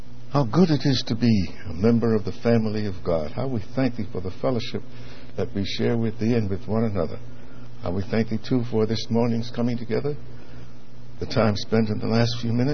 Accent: New York City, New York, United States; You see, growing up in New York City, right in the middle there, you had the Harlem River, the East River, and the Hudson River

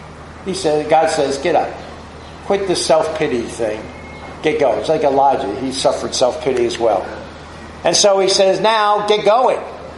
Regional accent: New Jersey, United States; And I grew up on the Barnegat Bay.

